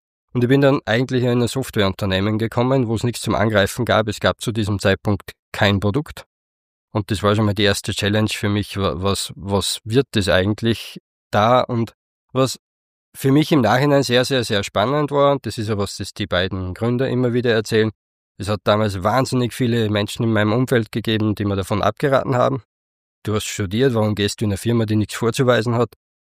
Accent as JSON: {"language": "German", "town": "Eigenschlegel", "region": "Upper Austria", "country": "Austria", "tie": "born or raised there", "said": "Bin aufgewachsen in Eigenschlegel, bin dort eines von 3 Kindern, das jüngste, habe 2 ältere Schwestern. Ich würde sagen, ich bin so aufgewachsen, wie man am Land eben aufwächst"}